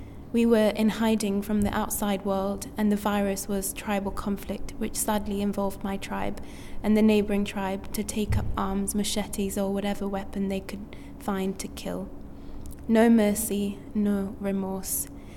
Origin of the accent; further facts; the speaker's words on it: France; accent: French; English is a second language; I knew they wouldn't understand, and when I did speak, some would mock my French accent.